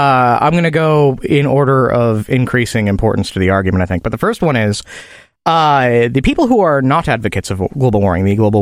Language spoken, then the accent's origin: English; United States; See, I'm an American.